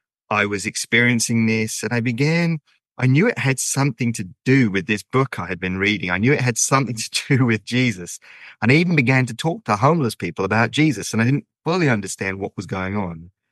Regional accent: London, United Kingdom; I grew up in North London going to synagogue. I had my bar mitzvah

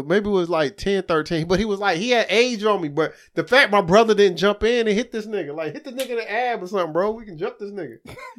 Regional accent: Winston-Salem, North Carolina, United States; I grew up in Winston-Salem.

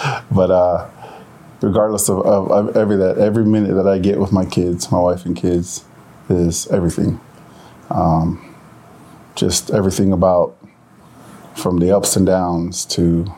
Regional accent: Wyoming, United States; now in Utah, United States; I am originally from the Wind River Reservation in Wyoming. I'm half Native American, half Tongan. My tribe is Ogallala Lakota Sioux tribe. And I moved here to Utah, 2005.

